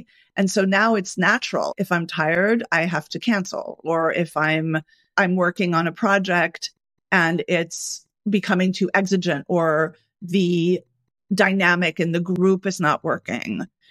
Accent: New York, United States; As a New Yorker, most people in New York, and we can't say America because New York is not America, but in New York, where we joke, we say everyone here is a main character.

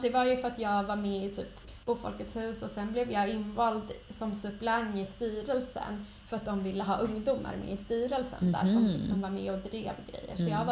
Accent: Nacka, Stockholm County, Sweden; för jag är uppvuxen utanför Orminge. Eller ja, halvt uppvuxen där.

